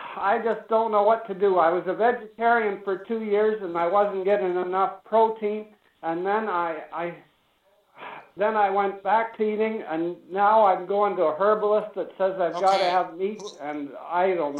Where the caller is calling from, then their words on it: Toronto, Ontario, Canada; Canada. Around Toronto.